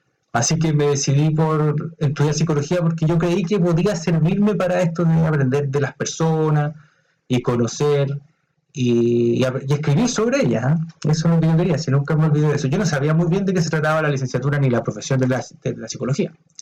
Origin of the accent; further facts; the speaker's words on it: Chile; now in Spain; Soy chileno, entonces ahí nosotros tenemos referentes buenos en la literatura.